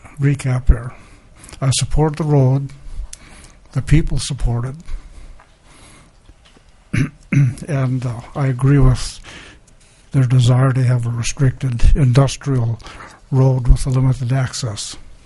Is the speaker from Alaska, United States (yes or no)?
yes; Kobuk, Alaska, United States; born there; I know the country up there. I was born in Keokuk. I know the people. They know my family.